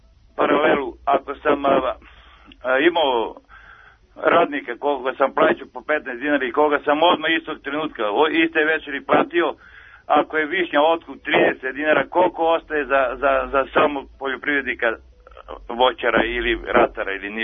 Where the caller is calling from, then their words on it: Pirot, Southern and Eastern Serbia, Serbia; Ja sam iz Pirota … iz Pirota